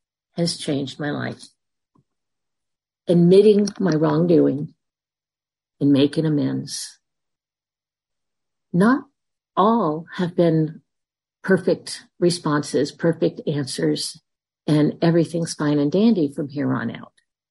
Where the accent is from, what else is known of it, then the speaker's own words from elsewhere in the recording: California, United States; moved away; I'm originally from California and we moved to Kentucky 28 years ago.